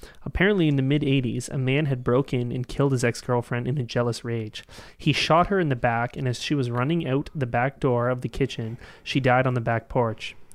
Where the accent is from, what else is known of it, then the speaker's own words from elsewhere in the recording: Canada; We're Canadian. We don't have guns.